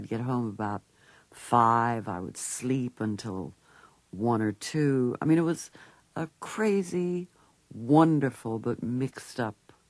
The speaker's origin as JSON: {"language": "English", "town": "Beverly Hills", "region": "California", "country": "United States", "tie": "born or raised there", "said": "And I was raised in Beverly Hills in L.A."}